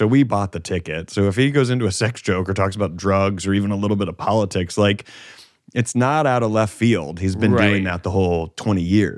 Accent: Greenville, South Carolina, United States; I did Greenville.

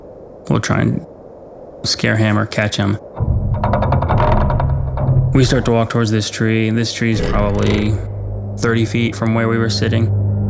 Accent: West Virginia, United States; I grew up on the Ohio River in West Virginia. I had a lot of friends right across the river in Ohio.

